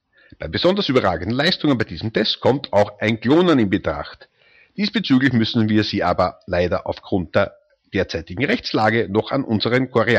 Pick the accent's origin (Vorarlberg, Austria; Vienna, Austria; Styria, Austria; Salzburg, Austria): Vienna, Austria; Vom Anton Proksch Institut in Wien. Ja, aus meiner Heimat kommt dieser Brief.